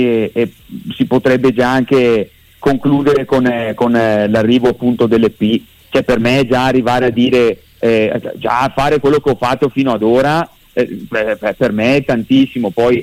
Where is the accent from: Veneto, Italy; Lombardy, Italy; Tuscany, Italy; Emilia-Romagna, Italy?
Lombardy, Italy; Bergamo; accent: Bergamasque; perché si sente dall'accento che sono bergamasco, quindi essendo di Bergamo